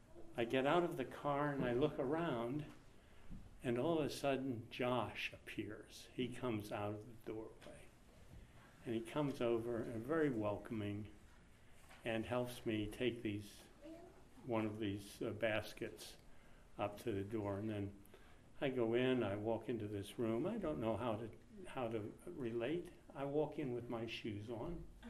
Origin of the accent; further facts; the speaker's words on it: Philadelphia, Pennsylvania, United States; I was from Philadelphia. There was no Buddhist Dharma Center.